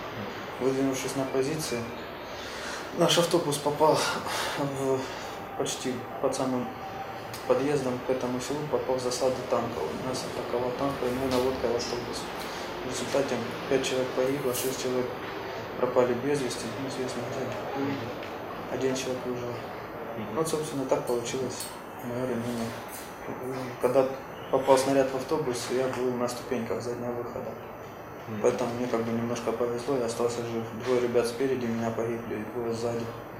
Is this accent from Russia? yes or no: no; Donetsk, Donetsk Oblast, Ukraine; но я из Донецка. Раньше жил в Куйбышевском районе.